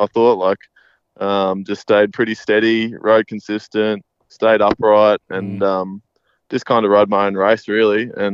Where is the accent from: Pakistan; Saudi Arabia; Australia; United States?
Australia; Queensland; obviously sort of my hometown event, I guess you could say. It was still an 8-hour drive, but it's the only Queensland round we have